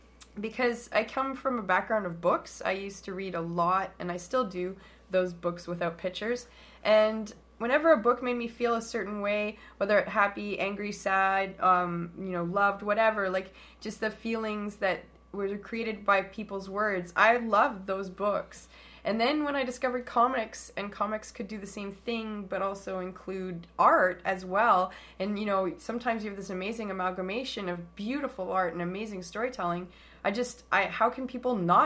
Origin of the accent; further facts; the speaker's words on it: Winnipeg, Manitoba, Canada; born there; also born or lived in Germany / Sault Ste. Marie / Toronto / Vancouver; I was born in Winnipeg, but my father was in the military, so we moved constantly. And so I've lived, like, in Germany and Sault Ste. Marie, Ontario, Toronto. For a brief period of time, well, not a brief, sorry, for a long period of time, I was living in Vancouver for 11 years.